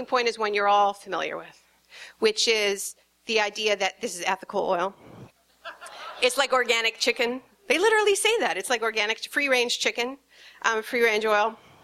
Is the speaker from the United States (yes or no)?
no; Canada; look, I'm from Canada.